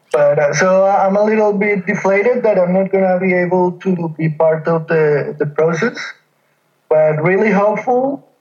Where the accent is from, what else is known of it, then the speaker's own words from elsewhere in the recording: Colombia; moved away; Growing up in Colombia, there was never a time when there was an armed conflict. I'm 35 years old.